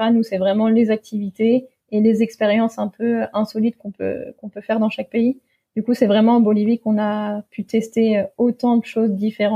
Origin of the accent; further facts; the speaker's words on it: Pays de la Loire, France; now in Australia; Et moi, donc … j'ai 28 ans et je suis originaire de Vendée.